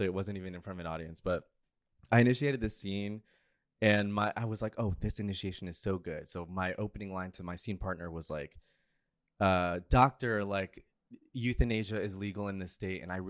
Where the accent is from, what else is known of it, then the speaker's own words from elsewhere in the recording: New Jersey, United States; I'm from Jersey. I went to college in Connecticut, and my major has nothing to do with entertainment.